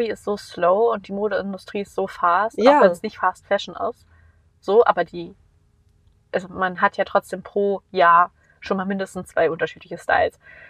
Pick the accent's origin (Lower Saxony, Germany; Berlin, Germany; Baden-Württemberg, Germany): Berlin, Germany; ich bin in Berlin geboren und quasi aufgewachsen